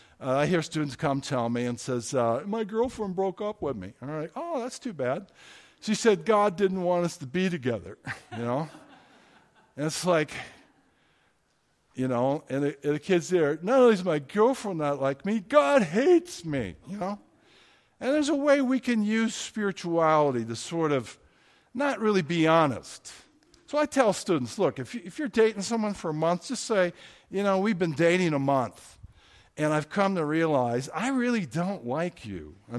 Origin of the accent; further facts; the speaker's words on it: Detroit, Michigan, United States; No, I'm from the Detroit area, but I go to college at Spring Arbor.